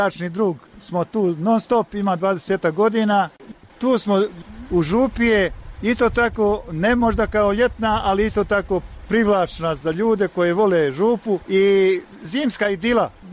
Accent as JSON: {"language": "Croatian", "town": "Zgavatić", "country": "Bosnia & Herzegovina", "tie": "born there", "said": "Ja sam rođen ovdje u Zgavatiću, odnosno u zaseoku Krupac."}